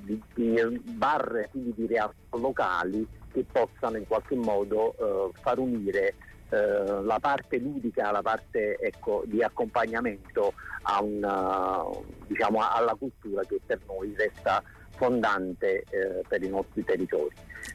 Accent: Naples, Campania, Italy; Noi da meridionali, da campani, da napoletani

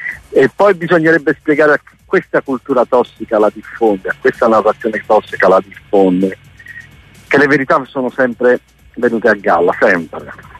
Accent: Cava de' Tirreni, Campania, Italy; io sono di Cava dei Tirreni

